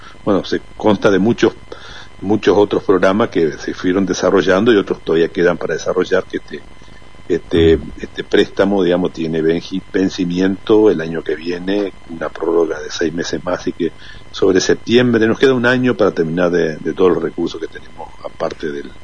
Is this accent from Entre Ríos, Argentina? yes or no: yes; Nogoyá, Entre Ríos, Argentina; la zona lechera de la provincia es mi ciudad natal, digamos.